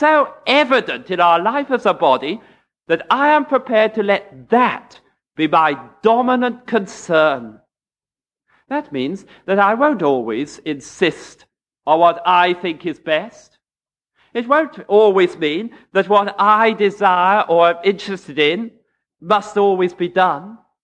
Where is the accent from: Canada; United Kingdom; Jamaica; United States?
United Kingdom; England; even though we're English and find it so difficult to talk to one another.